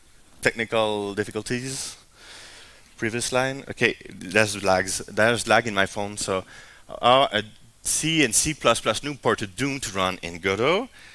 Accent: Sherbrooke, Quebec, Canada; I'm from Sherbrooke, Quebec. It's quite a little small, so it's 1 hour and a half from Montreal by car.

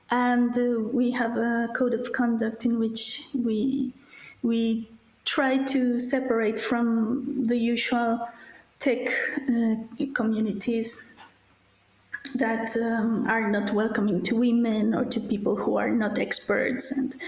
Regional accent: Colombia; English is a second language; moved away; also born or lived in Mexico; I was living in Mexico at the time, though I am originally from Colombia.

